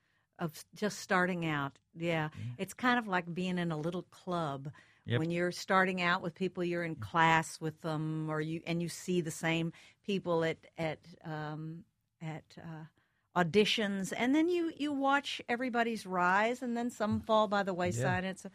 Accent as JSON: {"language": "English", "region": "Texas", "country": "United States", "said": "Originally, I'm from Texas."}